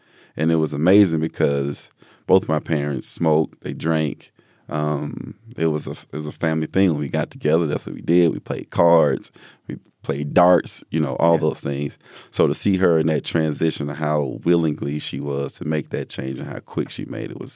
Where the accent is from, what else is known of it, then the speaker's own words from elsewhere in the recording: Ensley, Alabama, United States; also born or lived in New York; So I was born in New York. I lived there for about a year and a half, 2 years, then moved to a small town, Ensley, in Alabama. And it was probably about 8x8 blocks.